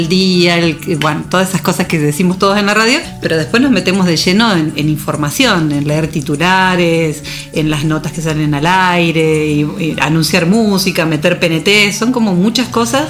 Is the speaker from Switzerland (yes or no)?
no; San Cristóbal, Santa Fe, Argentina; creo que a los 12, 13 años yo dormía con la radio y tenía determinados programas en San Cristóbal, en mi pueblo, que escuchábamos, que eran de radios de Rafaela o de Rosario.